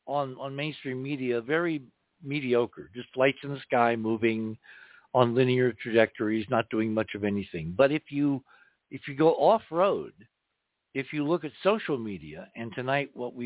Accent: New Jersey, United States; born there; I was born in New Jersey. I love New Jersey. It's called the Garden State for a reason

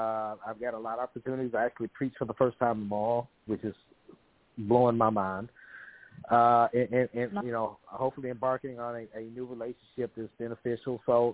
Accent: Memphis, Tennessee, United States; now in Dallas, United States; Memphis, it's something negative. And, I still have a son that lives there, and I want to try to make my hometown the best it can be, especially in terms of dealing with mental health. And Dallas has been wonderful to me

